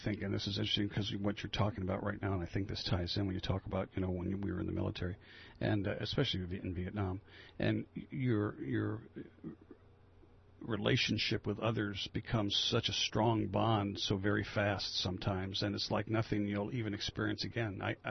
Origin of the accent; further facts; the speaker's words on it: Pennsylvania, United States; I was from the Philadelphia area